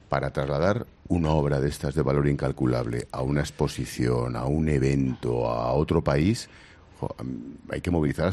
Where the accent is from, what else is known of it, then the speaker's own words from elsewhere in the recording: Madrid, Community of Madrid, Spain; Los que somos de Madrid estamos acostumbrados